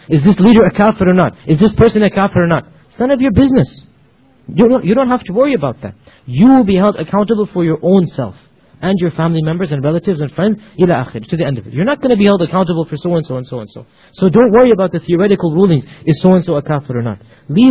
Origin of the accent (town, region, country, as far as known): Pakistan